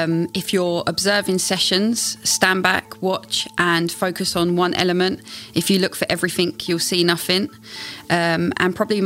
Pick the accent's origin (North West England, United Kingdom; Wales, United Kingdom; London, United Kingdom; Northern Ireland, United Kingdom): London, United Kingdom; I grew up in North London with brothers